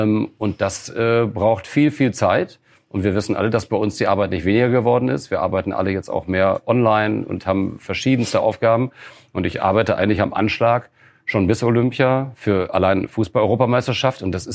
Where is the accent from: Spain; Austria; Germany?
Germany; Melle, Lower Saxony; Ich bin in Melle groß geworden, in Osnabrück